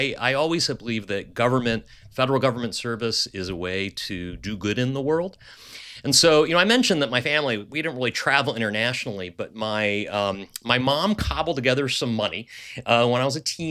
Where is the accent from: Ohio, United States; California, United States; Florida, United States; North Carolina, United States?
Ohio, United States; Toledo; You know, when I think about my origins, I'm from Toledo, Ohio, you know, a Rust Belt town. My parents were teachers. We didn't travel internationally growing up for the most part.